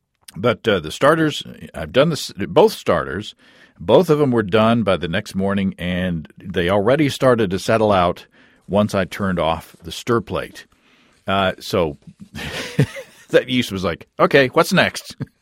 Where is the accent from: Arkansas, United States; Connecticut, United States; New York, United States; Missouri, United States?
Arkansas, United States; Hot Springs; I'm planning to run the episode that I recorded in Hot Springs, Arkansas last week, my hometown.